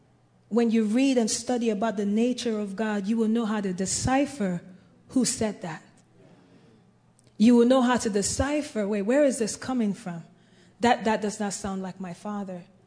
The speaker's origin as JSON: {"language": "English", "country": "Nigeria", "lives_now": "United States", "said": "Now, I'm from Nigeria, so I've heard all kinds of stories."}